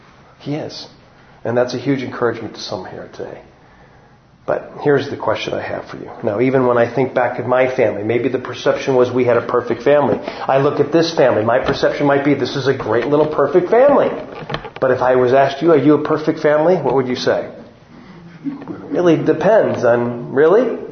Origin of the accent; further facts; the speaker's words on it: Michigan, United States; born and raised in Michigan, close to Detroit.